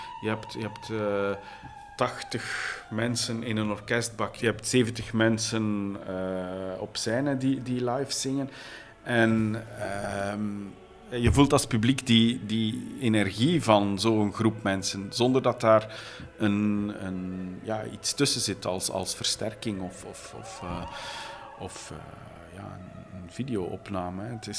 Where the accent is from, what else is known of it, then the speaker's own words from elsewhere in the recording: Flanders, Belgium; Daar is bij ons in Vlaanderen zijn we daar toch altijd, of toch al de laatste decennia, echt wel voorop. Altijd pionier geweest.